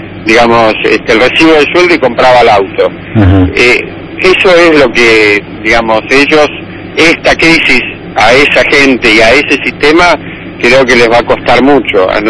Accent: United States; Spanish is a second language; now in Argentina; yo soy gringo, tengo mi familia viviendo en Estados Unidos, mis hermanos, y es como que hay cosas que nos pasan a nosotros acá en la Argentina

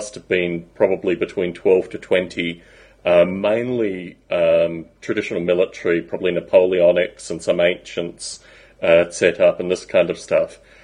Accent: Australia; certainly when I was growing up, the Australian dollar was really weak against the pound

